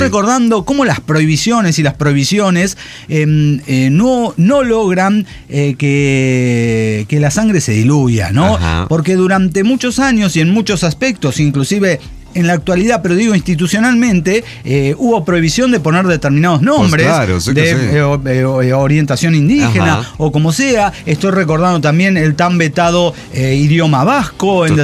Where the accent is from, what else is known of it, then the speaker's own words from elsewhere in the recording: Pucallpa, Ucayali, Peru; now in Tacna, Peru; de Pucallpa, Perú, residente en Tacna.